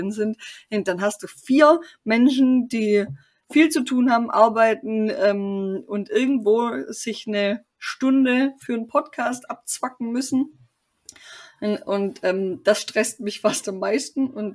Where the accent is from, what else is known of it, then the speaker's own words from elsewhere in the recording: Lake Constance, Germany; wir waren halt am Bodensee, was meine Heimat ist und auch wunderschön, bitte jetzt keine Nachrichten wegen Bodensee, absolut traumhaft, aber da bin ich halt geboren, aufgewachsen, gelebt und besucht da meine Familie